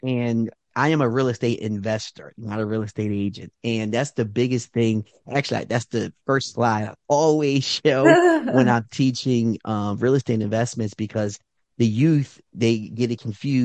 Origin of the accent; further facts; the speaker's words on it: Philadelphia, Pennsylvania, United States; we grew up in North Philadelphia. For those that might know, we grew up in a 3-bedroom, 1-bath row home.